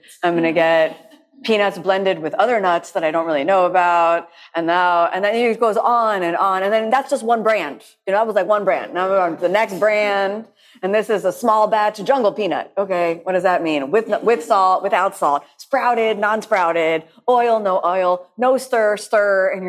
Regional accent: United States; now in Denmark; I said, I'm American, I like peanut butter, and I wanted to buy some peanut butter. And I went into the store in Denmark

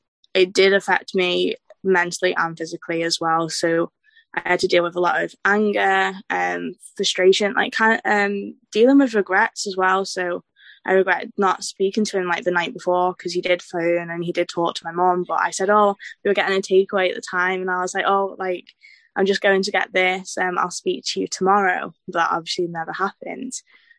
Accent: Wirral, North West England, United Kingdom; I'm 21, and I'm from the Wirral, which is near Liverpool

